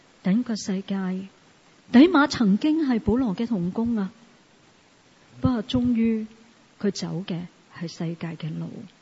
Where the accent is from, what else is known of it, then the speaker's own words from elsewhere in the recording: Hong Kong; 我哋香港人其实好识好有计划嘅